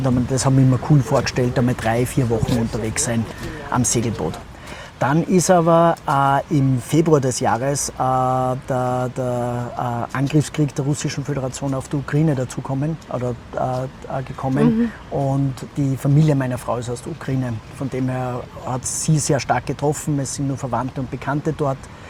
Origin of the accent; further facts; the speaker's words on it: Salzburg, Austria; Salzburg, meine Heimatstadt. Und einfach von der Heimatstadt, quasi von meiner eigenen Kindheitshaustür.